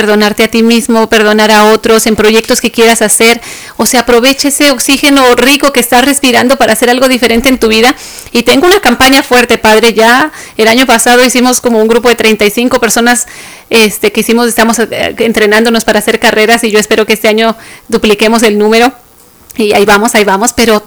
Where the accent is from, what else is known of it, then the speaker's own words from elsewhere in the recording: Mexico; todos juntitos, como muega nos decimos en México.